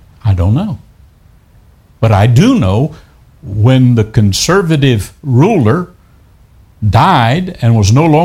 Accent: the South, United States; I'm from the South.

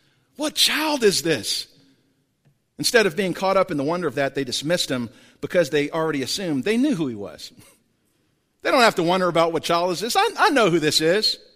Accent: Albany, New York, United States; accent: upstate; It's like, "I'm from here." I'm from here, but I've been you know, out and about so much, like, you know, I've just lost my upstate accent.

